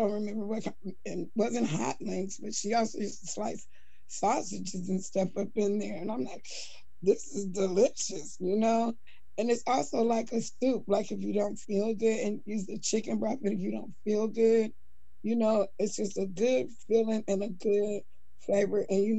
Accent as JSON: {"language": "English", "town": "Portland", "region": "Oregon", "country": "United States", "tie": "born or raised there", "said": "Portland, Oregon."}